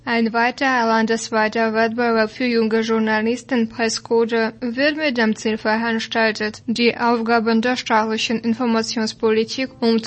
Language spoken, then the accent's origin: German; Gera, Thuringia, Germany; Der goldene Spatz sorgt jedes Jahr in meiner Heimatstadt Gera für großes Aussehen.